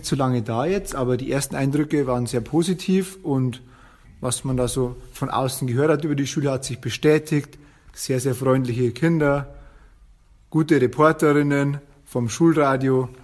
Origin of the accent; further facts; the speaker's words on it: Abensberg, Bavaria, Germany; now in Munich, Germany; Also ich komme eigentlich aus einem kleinen Städtchen im Süden von Regensburg. Das heißt Abensberg. Und bin jetzt aber schon seit 6 Jahren hier in München.